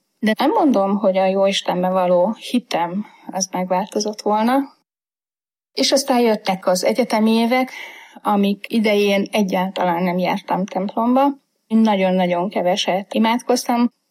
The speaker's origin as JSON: {"language": "Hungarian", "region": "Heves", "country": "Hungary", "tie": "born there", "said": "egy hevesi kisfaluban születtem, még a szocializmus idején egy nagyon vallásos családban."}